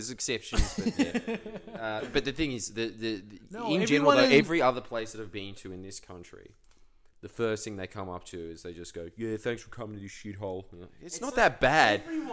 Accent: Sydney, New South Wales, Australia; I'm from Sydney.

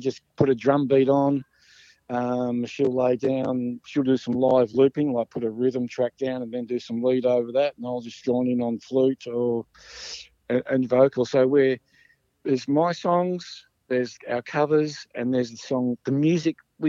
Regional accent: Melbourne, Victoria, Australia; growing up in Melbourne in the 70s

